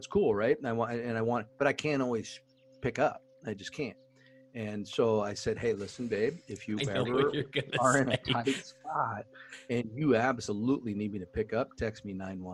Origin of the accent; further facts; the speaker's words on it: Indianapolis, Indiana, United States; We're from Indianapolis. Everything's about a race here.